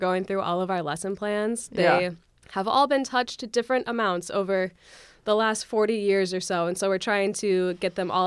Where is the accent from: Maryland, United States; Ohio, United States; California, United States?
Ohio, United States; I grew up in Ohio. There was an Antioch campus nearby, so I recognized the name.